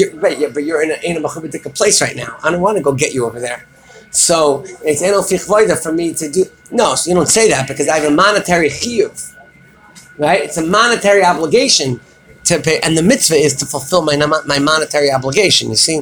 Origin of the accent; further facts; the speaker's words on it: Baltimore, Maryland, United States; I was going to say, I'm from Baltimore, so.